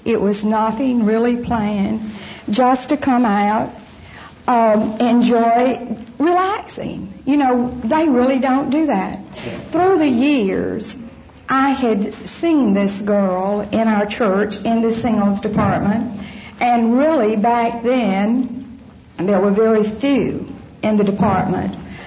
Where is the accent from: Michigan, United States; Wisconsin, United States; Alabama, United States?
Alabama, United States; born there; I was born in Alabama. I'm the oldest of four daughters.